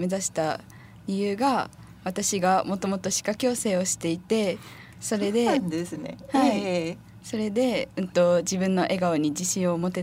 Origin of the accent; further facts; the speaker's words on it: Shiwa, Iwate, Japan; はい、私は岩手県の紫波町というところ出身です。